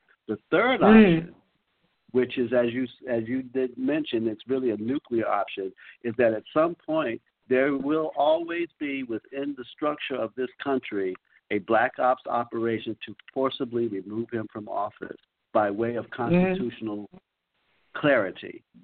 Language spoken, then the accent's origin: English; Washington, District of Columbia, United States; I mean, growing up in Washington D.C., you become clearly aware of the number of security elements in that city